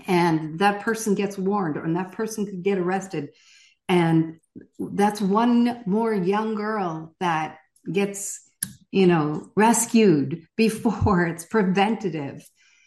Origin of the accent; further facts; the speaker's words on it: Georgia, United States; right near us, right in my hometown, right in outside of Atlanta.